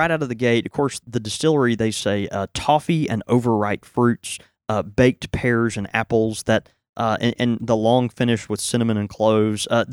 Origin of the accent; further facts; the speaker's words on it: Houston, Texas, United States; born there; Have I ever told you I was born in Houston?